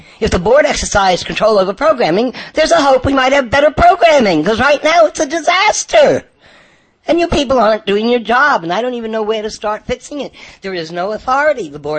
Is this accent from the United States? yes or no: yes; New York, United States; I'm Summer's mother. and I'm from New York.